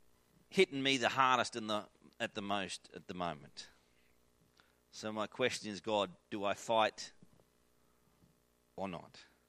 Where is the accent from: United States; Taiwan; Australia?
Australia; I've struggled to preach this on the grounds that I'm an Australian who's relatively healthy, who hasn't had anything.